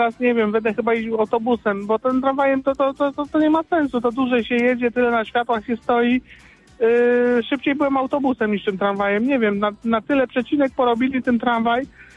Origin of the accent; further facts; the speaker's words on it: Fordon, Kuyavian-Pomeranian Voivodeship, Poland; bo ja z Fordonu jestem